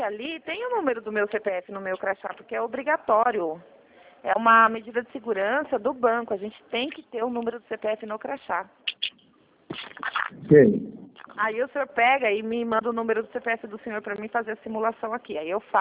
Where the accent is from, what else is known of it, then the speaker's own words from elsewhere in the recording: São Paulo, Brazil; sou de São Paulo.